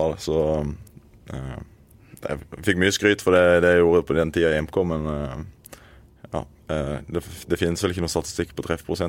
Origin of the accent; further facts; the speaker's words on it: Mandal, Agder, Norway; now in Oslo, Norway; Så jeg hadde jo sommerferie i 3-4 måneder, bare var hjemme i Mandal, og Mandal koste meg.